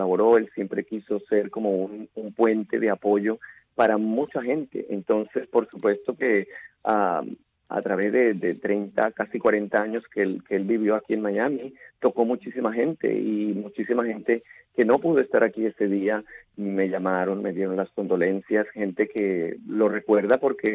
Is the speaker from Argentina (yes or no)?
no; Colombia; moved away; Yo vine de Colombia hace 30 años.